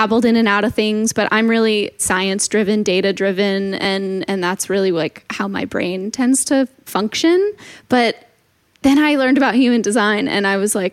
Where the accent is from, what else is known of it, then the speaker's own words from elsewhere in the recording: Eugene, Oregon, United States; I was born and raised in Eugene, Oregon. So I was around a lot of hippy dippy shit.